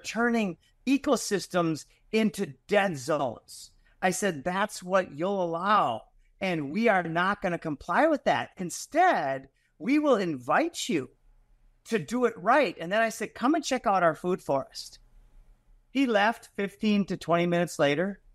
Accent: Minnesota, United States; So I grew up in Minnesota, so I call it God.

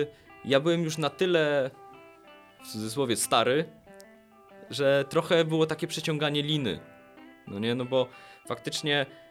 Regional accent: Silesian Voivodeship, Poland; metalowe zespoły zostawiłem w moim poprzednim miejscu zamieszkania, bo jestem z Zagłębia, tak, czyli jestem oswojonym Gorolem już teraz

